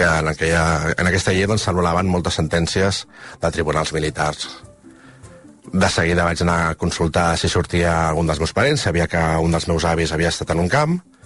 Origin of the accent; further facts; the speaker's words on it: Barcelona, Catalonia, Spain; tinc 43 anys, sóc de Barcelona